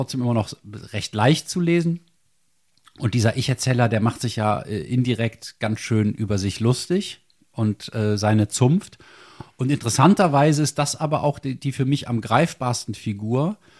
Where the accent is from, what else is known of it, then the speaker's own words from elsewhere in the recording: Rhineland, Germany; ich bin Rheinländer